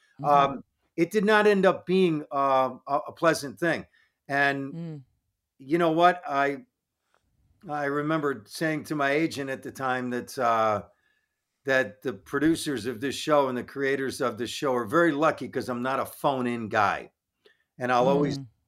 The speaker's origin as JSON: {"language": "English", "town": "Buffalo", "region": "New York", "country": "United States", "tie": "born or raised there", "said": "And then I wanted to shoot it in my hometown of Buffalo."}